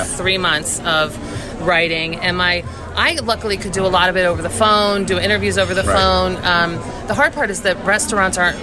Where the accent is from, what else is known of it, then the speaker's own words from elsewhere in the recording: Fair Haven, New Jersey, United States; I grew up in Fairhaven, so Monmouth County